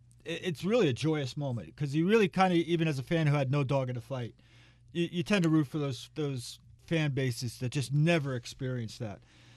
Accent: New York, United States; I grew up on Long Island watching Dr. J.

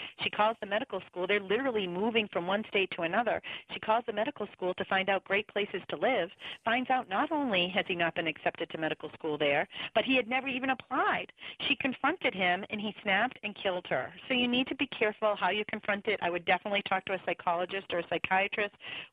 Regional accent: Boston, Massachusetts, United States; I did stand-up comedy in my 20s. I'm from Boston. I've got the gift to gab.

